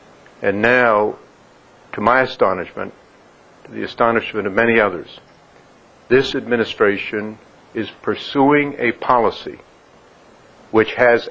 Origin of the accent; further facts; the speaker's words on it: Waterville, Maine, United States; I grew up in Waterville on the banks of the Kennebec River.